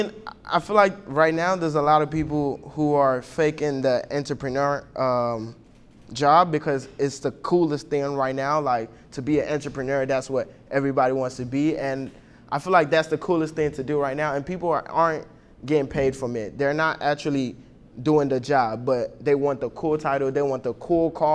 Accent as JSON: {"language": "English", "country": "Nigeria", "said": "We're both immigrants. I came from Nigeria. It's a country in Africa. And I have the immigrant drive in me, too."}